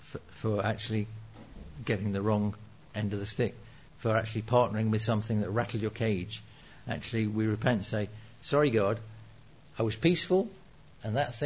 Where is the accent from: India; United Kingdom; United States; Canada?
United Kingdom; We could all use a bit more joy. We're too British.